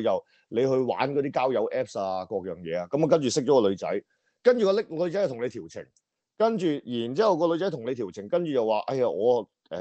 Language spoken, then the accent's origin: Cantonese; Hong Kong; 即係我哋香港話